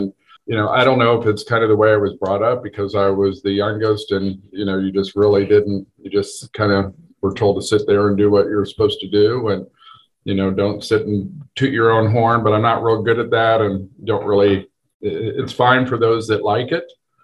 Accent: Indianapolis, Indiana, United States; I grew up in Meridian Kessler, 45th and Central, or 44th Street between Penn and Washington. That's where my parents had their kids, and my dad grew up there.

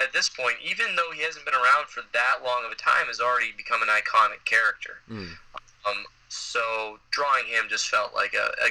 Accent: Canada; as a Canadian, has to be Snowguard

